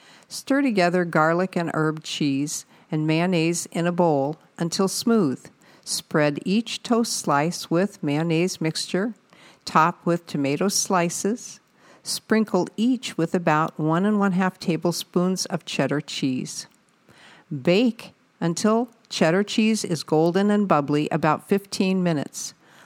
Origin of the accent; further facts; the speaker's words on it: Arizona, United States; And we're not from the South. Well, we're from Arizona, but that's still, it's not the South like the Southeastern United States.